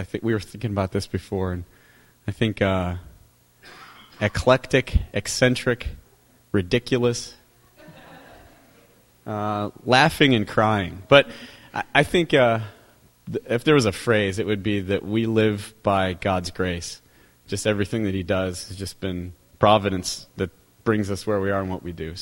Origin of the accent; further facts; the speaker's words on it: Columbus, Ohio, United States; also born or lived in Pennsylvania; we came from Columbus, Ohio.